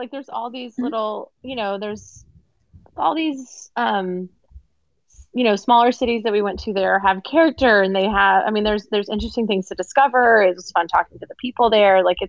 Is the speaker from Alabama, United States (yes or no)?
yes; Alabama, United States; moved away as an adult; also born or lived in Rhode Island / New York City; So I grew up in Alabama. My whole family on my dad's side is from there. I went to Brown in Rhode Island. So I left when I was 18, and then I think just none of my peers had accents, so it just sort of died away.